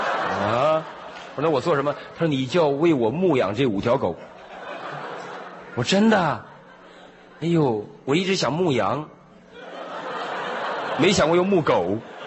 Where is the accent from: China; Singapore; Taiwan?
China; now in United States; 你是中国人呢，你干嘛对我这样？我也是中国人呢